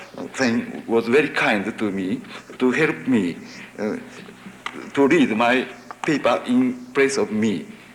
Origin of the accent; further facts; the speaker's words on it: Tokyo, Japan; English is a second language; I came from Tokyo across the Pacific Ocean.